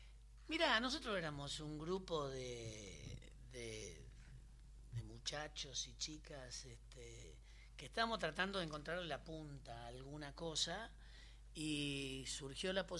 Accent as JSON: {"language": "Spanish", "town": "Rosario", "region": "Santa Fe", "country": "Argentina", "said": "de Rosario, de a 50 metros de la cancha de Rosario Central."}